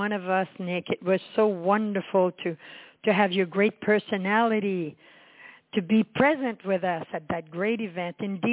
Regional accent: Quebec City, Quebec, Canada; I was born in Quebec City in Canada, in the province of Quebec, for whoever listens from around the world. And I was born in Quebec City, raised in a family of 12.

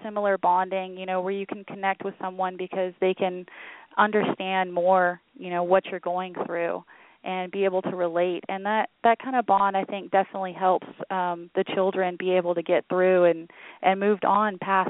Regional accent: Houston, Texas, United States; I'm from Houston, Texas, and I've been in the Army for 7 years now.

